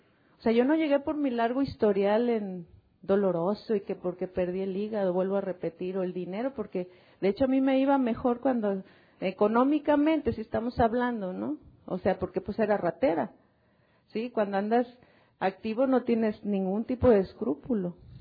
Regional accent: Tequila, Jalisco, Mexico; mi pueblo pichurriento es mundialmente conocido porque pues ahí hacemos el tequila. Ahí se inventó, ¿verdad? Y hacemos feliz a mucha gente todavía ahí en Tequila

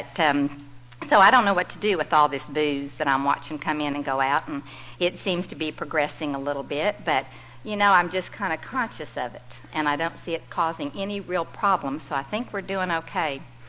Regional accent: San Antonio, Texas, United States; also born or lived in Midland; After I was born in Midland, my family moved to San Antonio, and that's where I grew up.

